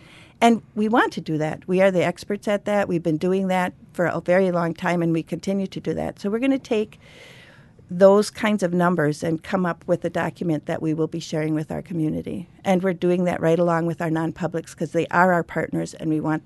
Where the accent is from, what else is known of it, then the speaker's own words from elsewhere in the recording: Ashland, Wisconsin, United States; born there; Both my parents were from Milwaukee and moved up, and I was born in Ashland.